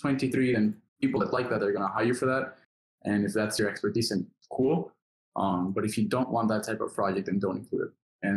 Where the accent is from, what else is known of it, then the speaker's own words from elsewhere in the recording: Dominican Republic; because I'm from the Dominican Republic, so we played in Latin America